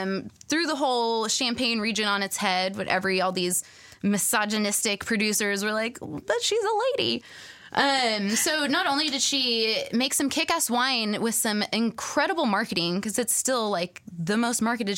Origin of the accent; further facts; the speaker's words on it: Texas, United States; And speaking as a Texan